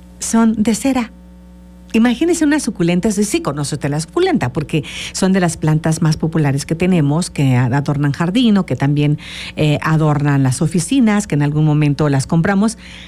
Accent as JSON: {"language": "Spanish", "country": "Mexico", "said": "nosotros los mexicanos"}